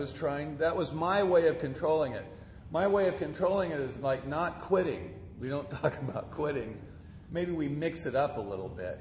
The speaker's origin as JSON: {"language": "English", "town": "Los Angeles", "region": "California", "country": "United States", "also_born_or_lived": "Oregon", "said": "I came back down from Oregon, back down to Los Angeles, where I'm from."}